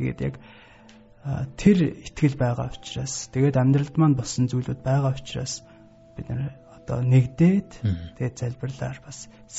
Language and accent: Mongolian; Khentii Province, Mongolia; Би Хинтэй аймагт төрж өссөн.